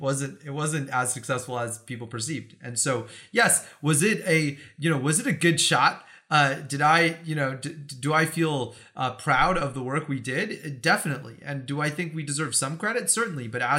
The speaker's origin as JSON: {"language": "English", "region": "California", "country": "United States", "tie": "born or raised there", "said": "I grew up in the Bay Area. I'd lived there my entire life, you know, except for a year in Washington, D.C."}